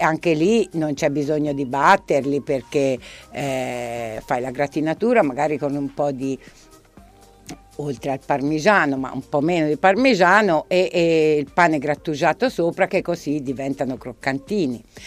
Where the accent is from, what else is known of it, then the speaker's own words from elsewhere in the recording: Florence, Tuscany, Italy; anche se sono fiorentina